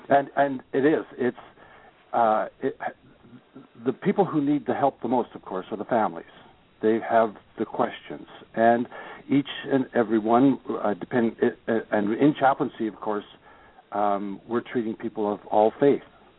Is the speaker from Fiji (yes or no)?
no; Ireland; my father always told me that I was born with the gift of the gab because we're Irish